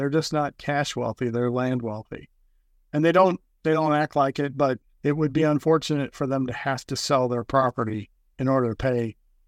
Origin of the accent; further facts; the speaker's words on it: St. Louis, Missouri, United States; I know I'm from St. Louis, but I need a football team to root for, and the Chiefs are my team.